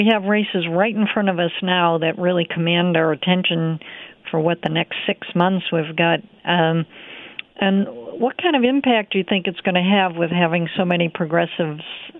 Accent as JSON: {"language": "English", "region": "Massachusetts", "country": "United States", "tie": "born or raised there", "said": "I actually went back to my home state of Massachusetts to work on her campaign."}